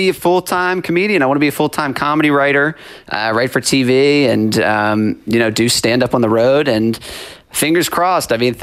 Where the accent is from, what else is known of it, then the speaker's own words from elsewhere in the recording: Dundalk, Maryland, United States; I'm from the American Dundalk, Dundalk, Maryland, Dundalk, as we call it.